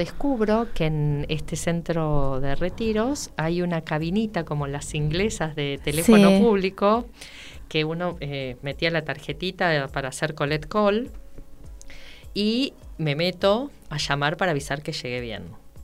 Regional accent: Argentina; ¿de dónde sos? De Argentina.

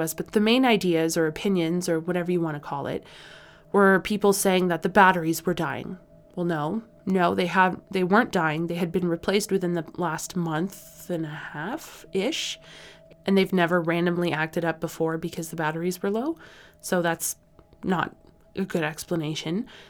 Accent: Canada; This has been That Canadian Podcast.

